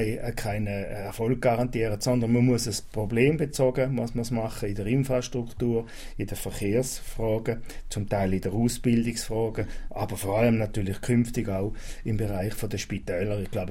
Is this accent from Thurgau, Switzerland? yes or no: no; Appenzell Ausserrhoden, Switzerland; natürlich ist man Appenzeller. Ob in- oder Ausserrhoden ist von Gossau auch schon nicht mehr so relevant.